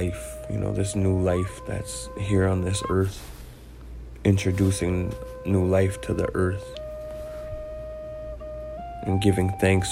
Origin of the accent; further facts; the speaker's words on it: Leech Lake Reservation, Minnesota, United States; I am Bear Clan, and I am from the Leech Lake Reservation, sharing with you the rich history, teachings, traditions, and stories of the Ojibwe people